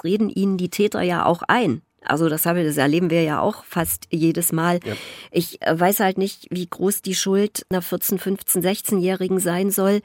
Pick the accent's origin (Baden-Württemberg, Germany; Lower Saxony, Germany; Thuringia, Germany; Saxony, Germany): Thuringia, Germany; Erfurt; Olli, du und ich, wir sind Erfurter